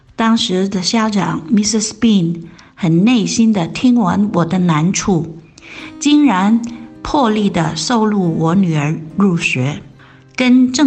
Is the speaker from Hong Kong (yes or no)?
yes; Hong Kong; moved away as an adult; now in United States; 想当年，我们从香港来美